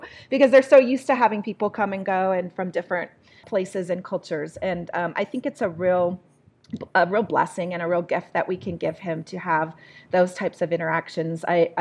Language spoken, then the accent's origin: English; Walla Walla, Washington, United States; I actually grew up in Walla Walla, Washington, a little town in eastern Washington State. A great little town, actually, to grow up in. It was a small town, about 30,000 people.